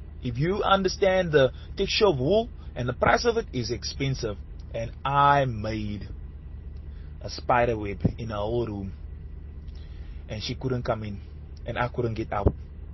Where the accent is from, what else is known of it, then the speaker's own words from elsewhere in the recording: Ravensmead, Western Cape, South Africa; I grew up in Ravensmead.